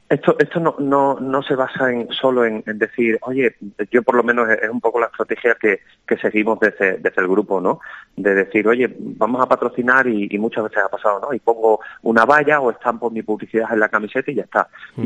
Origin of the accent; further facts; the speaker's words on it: Extremadura, Spain; nosotros somos extremeños y queremos apostar por los extremeños.